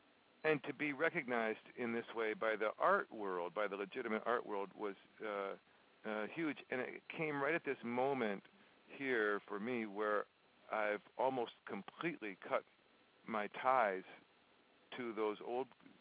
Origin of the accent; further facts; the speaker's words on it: Michigan, United States; I mean, I'm from Michigan originally, and I'm astonished at this beauty of these leaves every day.